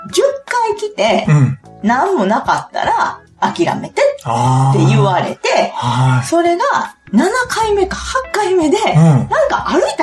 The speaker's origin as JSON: {"language": "Japanese", "region": "Kyoto", "country": "Japan", "said": "京都市伏見区です。"}